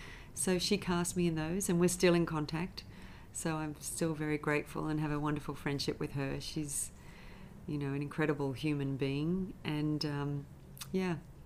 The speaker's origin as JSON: {"language": "English", "town": "Sydney", "region": "New South Wales", "country": "Australia", "tie": "born or raised there", "said": "I'm a Sydney girl. I grew up in the St. George area. And then I went to school in the St. George area and the Sutherland Shire. And then I moved to the eastern suburbs when I was a bit older and lived there most of the rest of my life"}